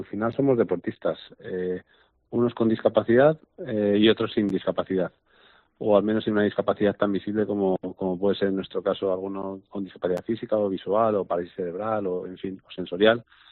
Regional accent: Salamanca, Castile and León, Spain; now in Mallorca, Spain; me cuesta a veces recordar que soy de Salamanca, a veces me cuesta recordar que estoy en Mallorca y me siento a veces un poco falto de tierra

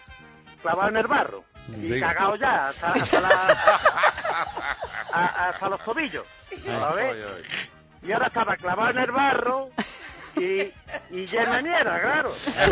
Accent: Lora del Río, Andalusia, Spain; Tengo que poner de antemano que Lora de Río, vamos, soy de Lora de Río, bueno, del priorato.

